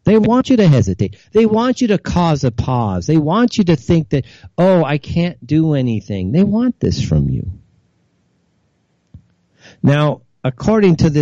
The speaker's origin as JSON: {"language": "English", "country": "United States", "said": "We Americans have the same problem, trust me."}